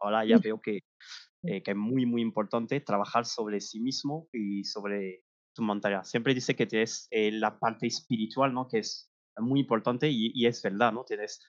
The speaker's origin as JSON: {"language": "Spanish", "country": "France", "second_language": "Spanish", "said": "como yo, que soy francés, que cuando hablo por el teléfono, pues, se oye que tengo un acento"}